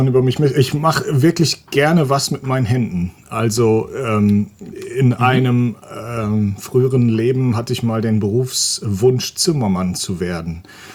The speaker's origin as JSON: {"language": "German", "region": "Mecklenburg-Vorpommern", "country": "Germany", "said": "Ich komme aus Mecklenburg ursprünglich mal und das freut mich immer und die machen gutes Bier."}